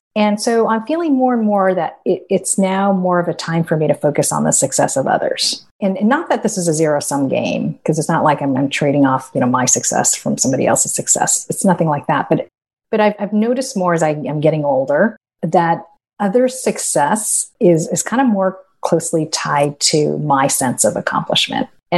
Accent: South Pasadena, California, United States; also born or lived in Los Angeles / Orange County; I was born in Los Angeles, California. My parents emigrated to the U.S. in the 1950s. My mom is originally from China. My dad actually was born in the Philippines. And so my early childhood was spent in South Pasadena.

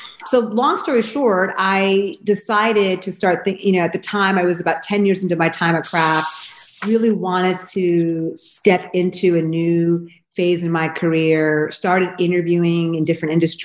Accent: New Jersey, United States; I was born and raised in New Jersey. I'm an East Coast girl. My parents are from India. They immigrated here many years ago.

